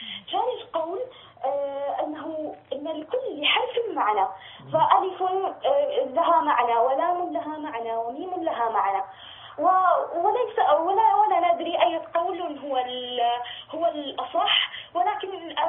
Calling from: Jeddah, Makkah Province, Saudi Arabia

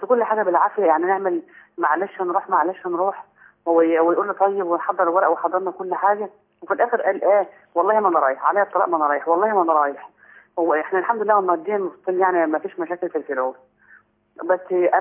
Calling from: Damietta, Damietta Governorate, Egypt; انا مؤيد من دمياط

